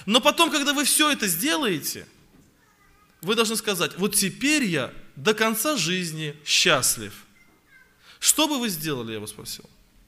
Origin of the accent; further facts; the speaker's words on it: Yeysk, Krasnodar Krai, Russia; Я приехал из России, Краснодарский край, город Ейск.